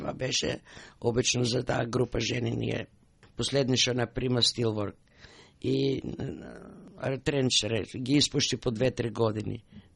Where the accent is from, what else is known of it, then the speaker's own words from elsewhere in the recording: Strumica, Southeastern, North Macedonia; now in Australia; Јас сум од Срумичко, од голема фамилија, јас бех 10-та во фамилијата.